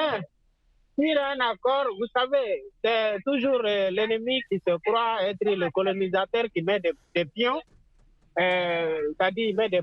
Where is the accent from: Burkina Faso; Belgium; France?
Burkina Faso; now in Senegal; moi je suis burkinabé ici en Casamance.